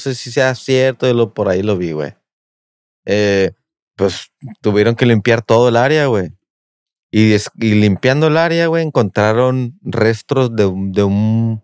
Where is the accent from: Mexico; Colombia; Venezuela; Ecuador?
Mexico; Tijuana, Baja California; Yo soy de Tijuana y te ponías bien.